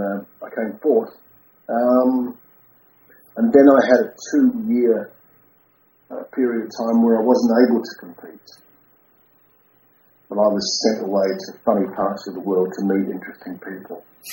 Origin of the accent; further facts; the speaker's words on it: England, United Kingdom; born there; No, I was born in England.